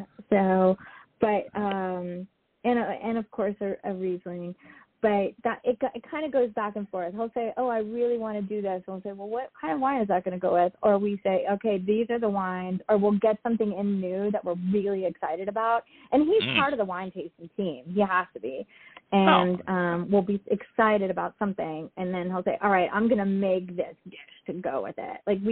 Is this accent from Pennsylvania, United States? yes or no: no; Florida, United States; No, I'm from Florida.